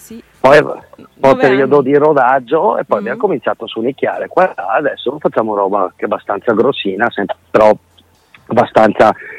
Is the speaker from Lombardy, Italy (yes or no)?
yes; Bergamo, Lombardy, Italy; Allora, siamo di Bergamo, paesi...